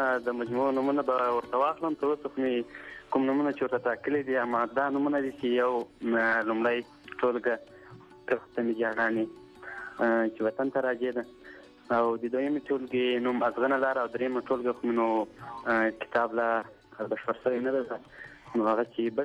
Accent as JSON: {"language": "Pashto", "region": "Ghazni", "country": "Afghanistan", "said": "د غزنی ولایت نوی ولسوالی اوسیدونکی ما عمر می یو ښکاله ده او اوس مال چې د پاکستان بلوچستان یالت لولای ښار"}